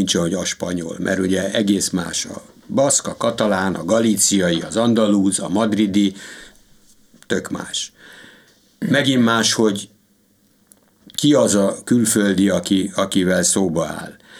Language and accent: Hungarian; Hungary; a szomszédom felesége olasz, a másiknak a felesége lengyel, én speciál magyar vagyok